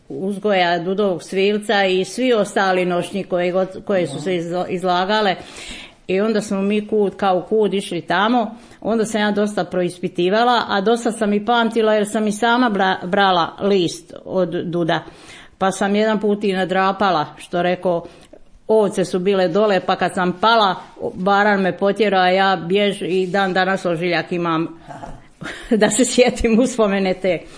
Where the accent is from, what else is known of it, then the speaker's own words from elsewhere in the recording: Kobaš, Brod-Posavina County, Croatia; Rođena sam u Kobašu i odrasla i udala se